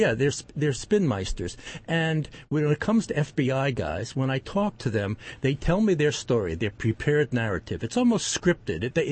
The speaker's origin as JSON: {"language": "English", "region": "New York", "country": "United States", "tie": "born or raised there", "moved": "as an adult", "lives_now": "Pacific Northwest, United States", "said": "I grew up in New York on Long Island, and I moved in 1990 to the Northwest."}